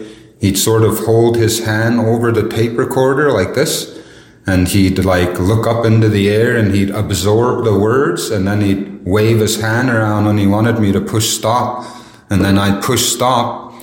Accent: Old Crow, Yukon, Canada; Old Crow, but the proper name for it is Techik. Techik just means the mouth of the river, because it's right at the mouth of the Crow River, which leads into Crow Flats.

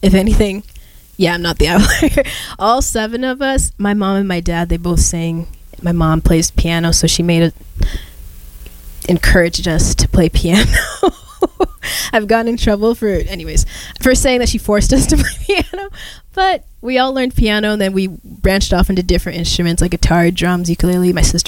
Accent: Prince Edward County, Ontario, Canada; Prince Edward County, so literally next door.

